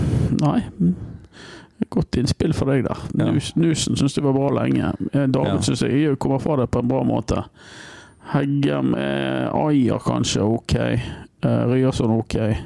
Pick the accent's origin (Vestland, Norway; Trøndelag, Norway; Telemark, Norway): Vestland, Norway; Øygarden; Ja, jeg er jo fra Øygarden, jeg også. Ja. Vi er fra samme kommune